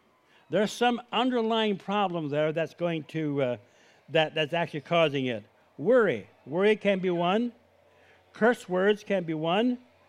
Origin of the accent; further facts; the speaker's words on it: Honduras; We lived in Honduras. I grew up in Honduras, and it was a very formative time of my life.